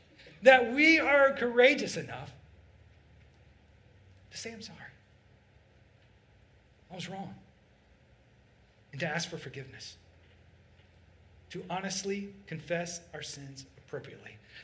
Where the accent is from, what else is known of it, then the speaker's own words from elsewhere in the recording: Alabama, United States; I grew up in Alabama, and there was a theme park in Atlanta called Six Flags.